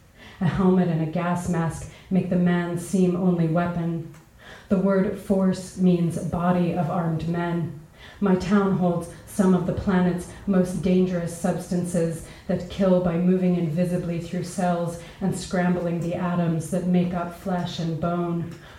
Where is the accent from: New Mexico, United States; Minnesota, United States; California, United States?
New Mexico, United States; Los Alamos; I grew up in Los Alamos, New Mexico, which is where the first atomic bombs were made and where there's still a nuclear laboratory.